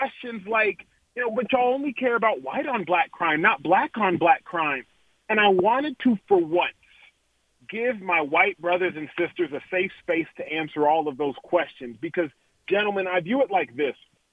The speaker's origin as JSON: {"language": "English", "town": "Dallas", "region": "Texas", "country": "United States", "tie": "born or raised there", "said": "I grew up in Dallas, Texas. I went to a private school, St. Mark's, an essentially all-white private school."}